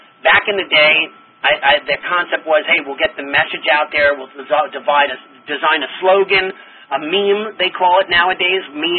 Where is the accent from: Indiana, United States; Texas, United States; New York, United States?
New York, United States; West Islip; I don't know how true it is. But it's said in West Islip, in the East Islip School District where I live, I actually came from West Islip